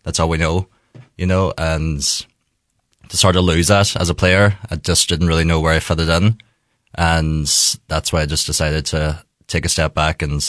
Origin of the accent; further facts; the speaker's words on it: Castlederg, Northern Ireland, United Kingdom; So I'm from Tyrone, across the border there, Ahí Aran Castlederg area. Mistaken for a Donegal man every now and then from the accents.